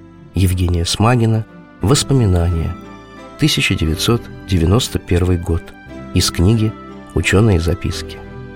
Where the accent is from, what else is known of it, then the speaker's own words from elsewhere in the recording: Moscow, Russia; О моем родном городе написано немало стихов